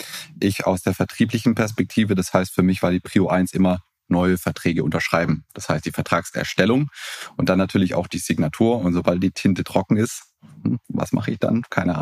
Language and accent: German; Baden-Württemberg, Germany; bin 33, komme ganz ursprünglich aus dem Stuttgarter Raum. Habe ja international BWL studiert in Madrid und in Reutlingen